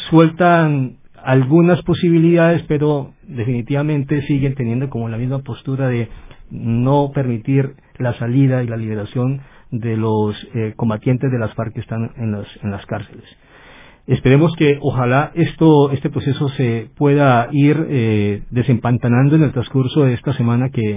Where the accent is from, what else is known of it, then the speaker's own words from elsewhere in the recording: Colombia; pues como siempre, llaman la atención no solamente para nosotros como colombianos, sino para América Latina.